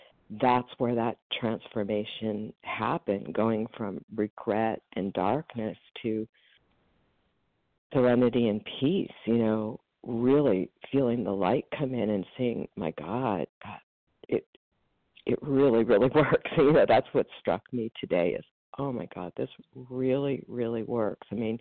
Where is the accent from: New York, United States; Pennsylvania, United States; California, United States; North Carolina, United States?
California, United States; Los Angeles; Oh, I am from California, Los Angeles.